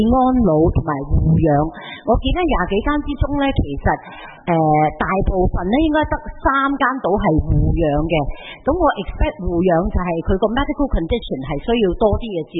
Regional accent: Hong Kong; 我覺得是更適合我們香港人去使用的

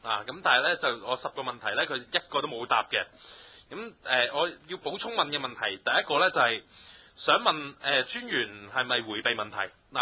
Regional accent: Hong Kong; 你同我哋香港人講啲咩？

